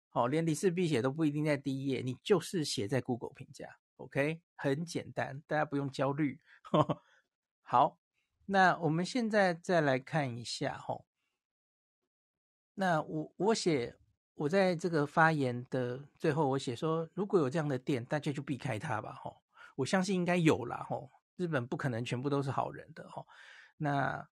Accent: Taiwan; 普遍上我遇到的日本人一旦知道我是台湾人，其实很多人他的好感会增加的

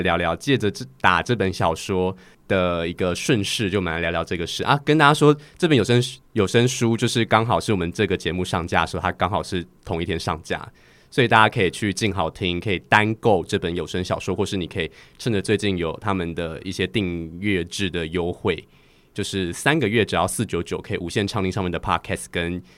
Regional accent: Taiwan; 是我觉得它很贴近我们台湾人的日常生活

